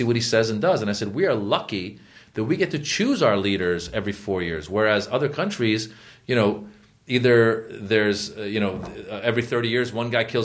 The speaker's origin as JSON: {"language": "English", "country": "Iran", "second_language": "English", "moved": "yes", "lives_now": "United States", "said": "I came from Iran to America and was, you know, traveled throughout America a little bit."}